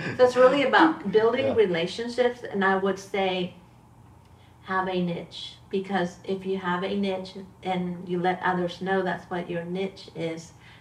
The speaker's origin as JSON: {"language": "English", "country": "Chile", "tie": "born or raised there", "said": "I grew up in Chile, so we watched all the cartoons in Spanish, so they had different names, and they sounded different."}